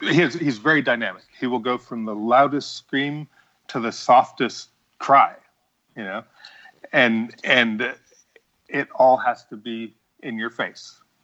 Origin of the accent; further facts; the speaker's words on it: Illinois, United States; also born or lived in Minnesota; now in Atlanta, United States; Yeah, I live in Atlanta, Georgia. I moved here with my wife in 1994, so I say I'm from here. I grew up in Illinois and was born in Minnesota.